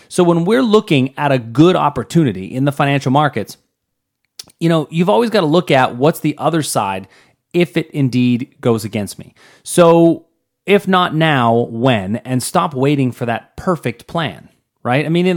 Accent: Pittsburgh, Pennsylvania, United States; I grew up in Pittsburgh, right?

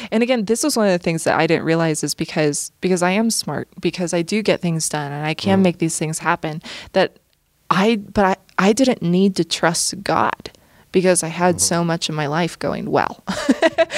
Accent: Nevada, United States; I haven't lived there for a while, so. But growing up in Nevada, and I just had this love for Jesus.

